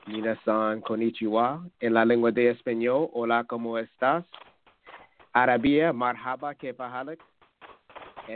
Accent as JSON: {"language": "English", "town": "San Diego", "region": "California", "country": "United States", "tie": "born or raised there", "said": "I had the experience of growing up in San Diego, California, very diverse, close to Mexico."}